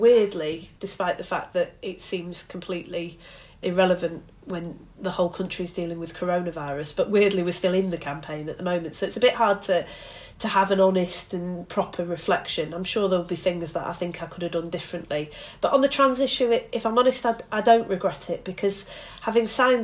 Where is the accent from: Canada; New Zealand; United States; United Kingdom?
United Kingdom; Bury, North West England; Alistair Burt, who was my MP growing up in Bury